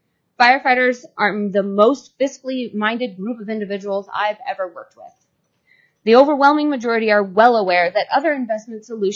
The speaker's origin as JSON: {"language": "English", "region": "Alaska", "country": "United States", "said": "Each time I introduced myself to someone new and they heard I was from Alaska, I got variations of the same comment."}